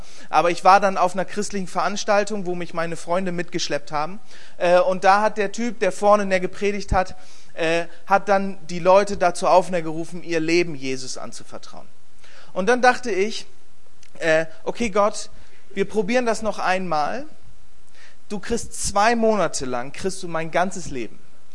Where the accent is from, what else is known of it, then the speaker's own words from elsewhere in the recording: Bremen, Germany; Ich bin in Bremen aufgewachsen, christlich, in einer christlichen Familie. Wir sind immer wieder zur Kirche gegangen. Das war eine Landeskirche, aber die war, ich würde sagen, sehr konservativ, evangelikal geprägt.